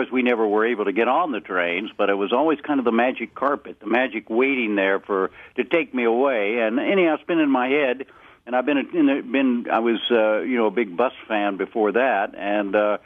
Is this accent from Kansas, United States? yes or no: yes; Kansas, United States; Well, I've been fascinated with trains since I grew up in Kansas.